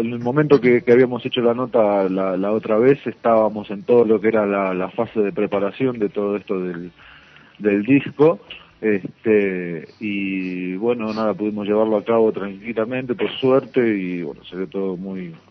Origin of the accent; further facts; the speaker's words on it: Argentina; now in Mexico; respecto a lo de mi país, Argentina, conseguí con una gente amiga, conseguí que pudiera hacer la edición allá en mi país